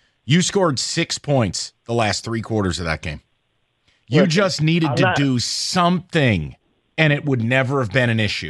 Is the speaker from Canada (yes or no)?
no; Albany, New York, United States; I grew up in the Albany area. That's on the border of Massachusetts.